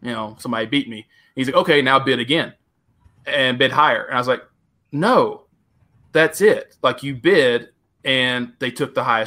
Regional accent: Tennessee, United States; Western Tennessee.

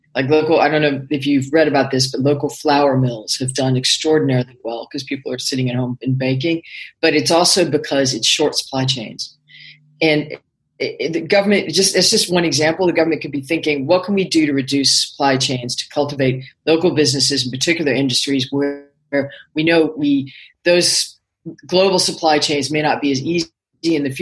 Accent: United States; He's English and I'm American.

